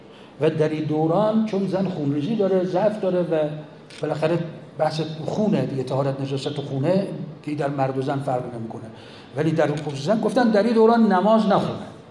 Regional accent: Iran; ما چون ایرانیم داریم از ایران میگیم

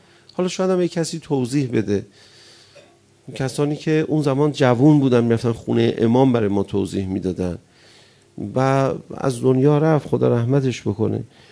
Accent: Iran; پیر مردی بود، فهمید من ایرانیم

